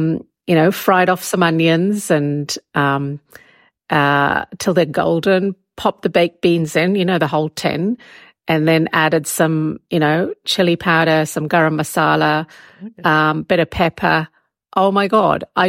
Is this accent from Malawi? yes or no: yes; Malawi; I guess the real thing about growing up in Malawi was that everything was fresh